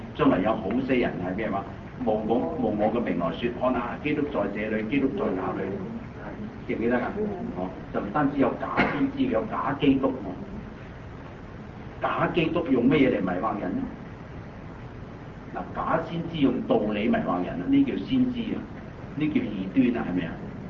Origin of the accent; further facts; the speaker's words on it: China; 我哋中國人咧，睇我哋中國人咧就氣功啊，係咪啊？